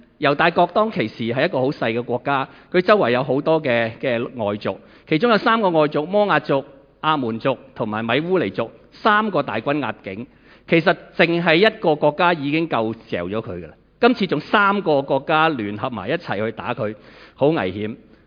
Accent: Hong Kong; 我们香港人其实很少经历战乱，很少经历天灾

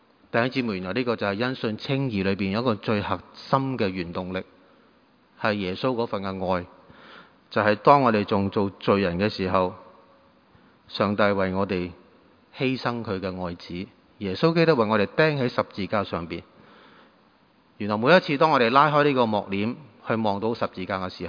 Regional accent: Guangdong, China; 我們廣東人

